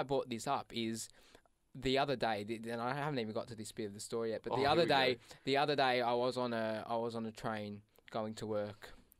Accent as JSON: {"language": "English", "town": "Sydney", "region": "New South Wales", "country": "Australia", "said": "I said that I wasn't from this area. I was from Sydney."}